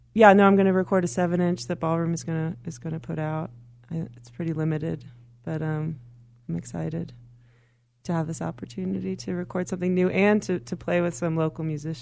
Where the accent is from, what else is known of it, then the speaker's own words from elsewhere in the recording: Chicago, Illinois, United States; now in New York, United States; Growing up in Chicago, I felt like there's only one other place to go after that.